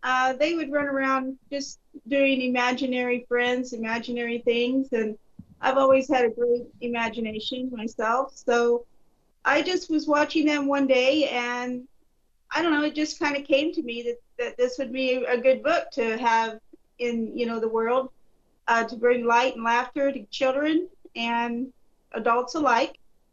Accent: Joplin, Missouri, United States; Well, me and my brother would run around and play in parks, and there was Show Creek. We'd swim in Show Creek, fish, basically rode our bikes and just had fun during the summer.

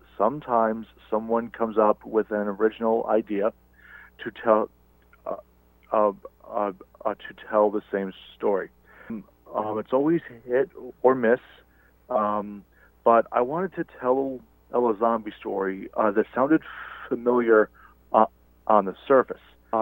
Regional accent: Farmingville, New York, United States; I was born on Long Island, New York, January 21st, 1987. I grew up in a small town called Farmingville. It's almost right in the middle of the island itself.

